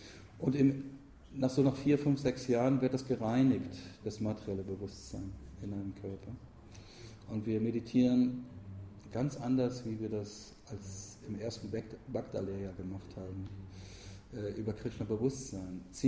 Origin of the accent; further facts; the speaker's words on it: Northern Germany, Germany; Ich komme aus Norddeutschland, Krabben und Schollen und Fische.